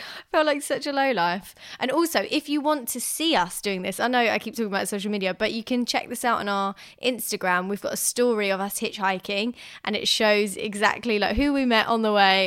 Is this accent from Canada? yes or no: no; United Kingdom; we actually didn't care because, you know, we're British, whatever.